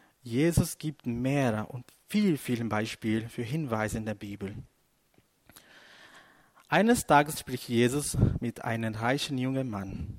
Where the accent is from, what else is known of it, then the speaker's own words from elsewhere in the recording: Brazil; German is a second language; Ich komme aus Brasilien